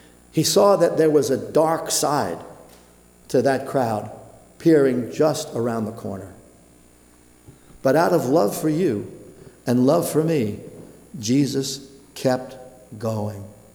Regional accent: Brooklyn, New York, United States; I knew that growing up in Brooklyn, where you could actually live. We lived in an apartment house. It was a pretty good sized apartment house on Flappish Avenue. We lived on the second floor.

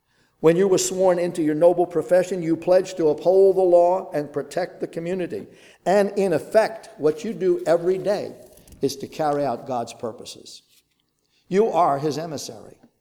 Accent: Brooklyn, New York, United States; Growing up in Brooklyn, New York, being Italian, that was a very chosen profession of my nationality back in those days.

